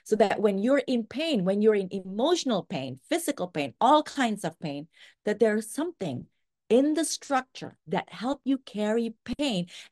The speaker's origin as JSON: {"language": "English", "country": "Indonesia", "tie": "born or raised there", "said": "Again, I grew up in Indonesia, so mental health, it does not always or only mean the kind of therapy"}